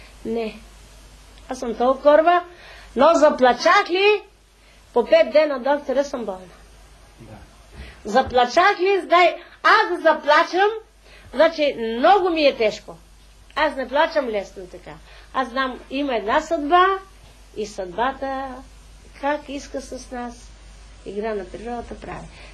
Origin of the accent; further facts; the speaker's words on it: Strumica, Southeastern, North Macedonia; От Струмица, аз съм от Югославия, от Струмица в Скопие, от Скопие Белград, от Белград Земан, от Земан Загреб.